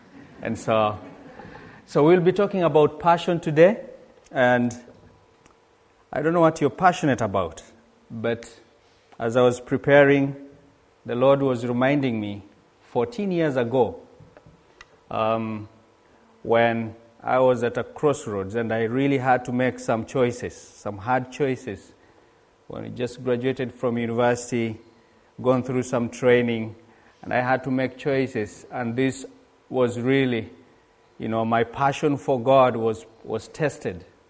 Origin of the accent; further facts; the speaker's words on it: Kenya; now in United Kingdom; we come from Kenya, and we are students at All Nations in our second year now.